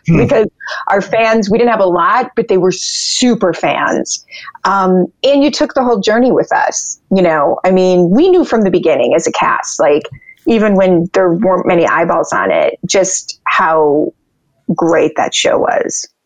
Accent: Michigan, United States; That's just, I'm from Michigan. It's just like, that's just what I do.

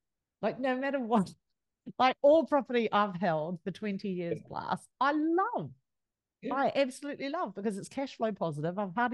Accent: Wellington, New Zealand; now in Australia; I'm a Kiwi, love New Zealand. Love Australia, been living here for a long time, but very, very much in love with my home. And you're from, you migrated to my hometown, so you're from Wellington.

